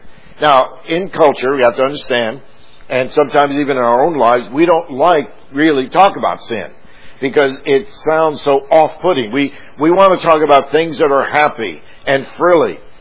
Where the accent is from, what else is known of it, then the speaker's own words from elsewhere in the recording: the South, United States; Now, I grew up in the South, and my wife actually grew up even in the deeper South than I did.